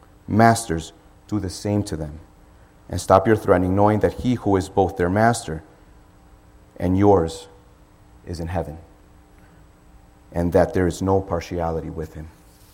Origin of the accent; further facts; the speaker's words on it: Chicago, Illinois, United States; now in Miami, United States; Now, mind you, I was raised in Chicago. Chicago, you would think it's a large city, but it's pretty devout.